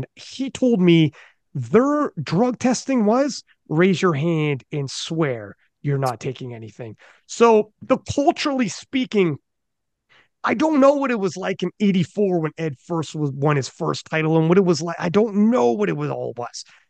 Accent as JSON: {"language": "English", "country": "Canada", "said": "Look, I'm Canadian."}